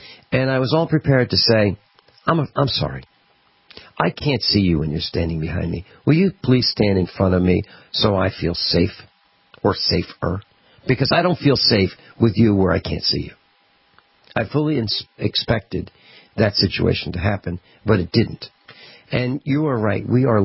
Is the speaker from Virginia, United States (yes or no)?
yes; Virginia, United States; now in Missouri, United States; And our class knows that I moved from Virginia, rural Virginia, to Missouri.